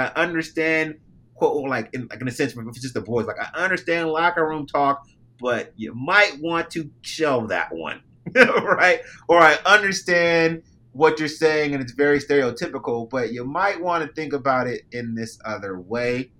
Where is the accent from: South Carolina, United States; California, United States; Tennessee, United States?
California, United States; I grew up in Cali.